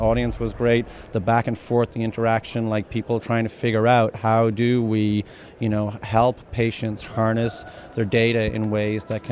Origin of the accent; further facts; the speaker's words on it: Ireland; moved away as an adult; now in United States; Well, obviously, I'm not from Alabama. I'm from Ireland. I came here 20 years ago.